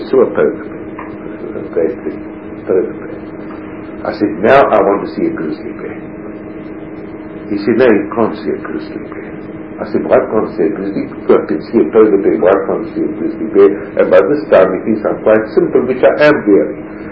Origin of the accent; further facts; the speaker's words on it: South Africa; now in Canada; I come from South Africa. I live quite comfortably there. And now I'm in Canada.